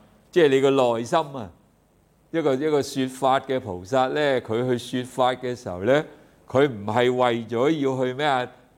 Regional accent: China; 即係我哋中國人係最興嘅嗰啲秘笈啊，唔會傳俾人嘅

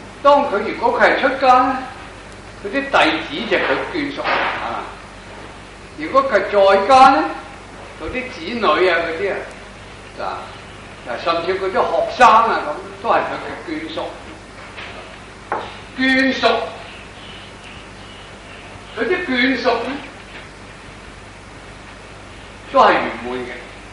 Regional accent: China; 我哋中国人呢就九族，系嘛？

